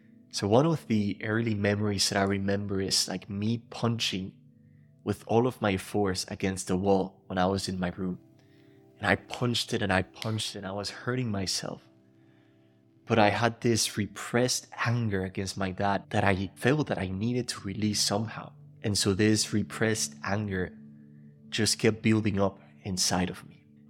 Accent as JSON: {"language": "English", "country": "Panama", "tie": "born or raised there", "said": "I was born and raised in Panama, which is a really small country, about 4 million people. And as I was growing up, I was raised in a family that was part of the higher society in a way."}